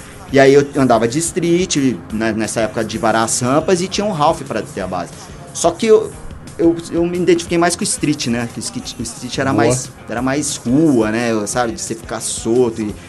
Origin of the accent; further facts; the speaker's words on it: São Paulo, Brazil; also born or lived in Rio de Janeiro; Porque eu morei em São Paulo, né? Eu nasci em São Paulo, aqui em São Paulo. Aí eu fui pro Rio bem, bem novo. Fiquei até os 5 anos lá no Rio.